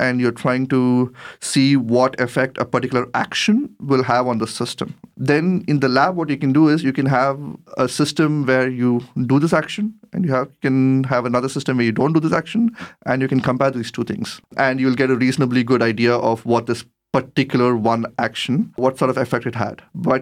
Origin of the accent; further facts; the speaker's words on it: India; because I come from India, I know how it is there, it is very difficult to socially distance yourself because it's really, really a crowded place.